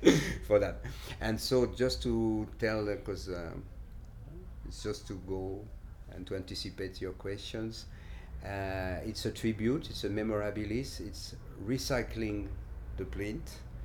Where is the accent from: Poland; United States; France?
France; accent: French; English is a second language; so I keep my French just for you. I come from France, but my name is obviously Italian.